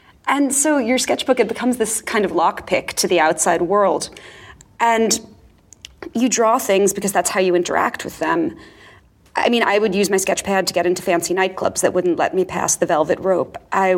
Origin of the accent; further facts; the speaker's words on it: Far Rockaway, New York, United States; also born or lived in Long Island; I grew up in Far Rockaway and then later in Long Island. When I was living in Long Island, it was just, you know, boring suburb. I would sneak into the city from the time that I was 14.